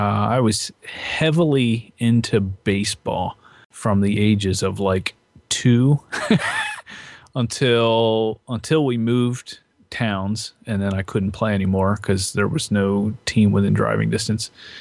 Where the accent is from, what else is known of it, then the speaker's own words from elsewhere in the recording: Manheim, Pennsylvania, United States; I grew up in good old Manheim, Pennsylvania, which is right in the middle of Lancaster County.